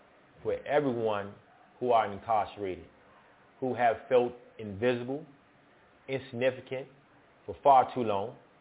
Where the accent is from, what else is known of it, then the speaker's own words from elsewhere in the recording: Washington, District of Columbia, United States; I come from Washington, D.C., come from Southeast, Ward 8. Growing up there, I had many examples.